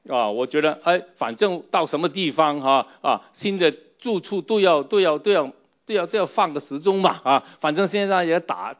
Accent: Hong Kong; now in Canada; 还记得过去那个小故事啊，就是我离开香港以前呢，然后想一下后来就到了那个加拿大的时候要买什么呢

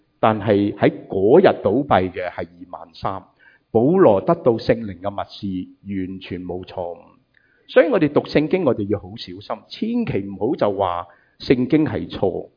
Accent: United States; 我哋美国人就会讲咩啊

